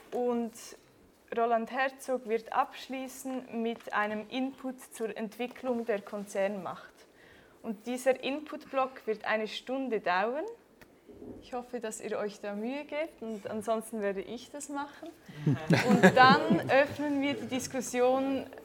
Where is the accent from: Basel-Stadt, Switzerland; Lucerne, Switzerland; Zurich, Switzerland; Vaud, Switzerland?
Basel-Stadt, Switzerland; Basel; ich bin auch aus Basel und als freie Journalistin tätig